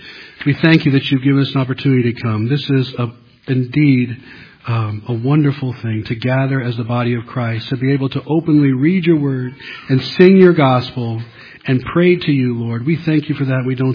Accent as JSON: {"language": "English", "country": "United States", "said": "but I'm American, so I don't have to take this kind of persecution."}